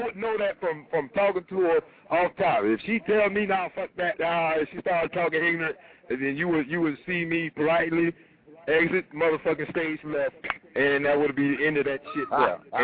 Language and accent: English; Tampa, Florida, United States; This is a movement, and I'm from Tampa, Florida, letting you know that I believe in your movement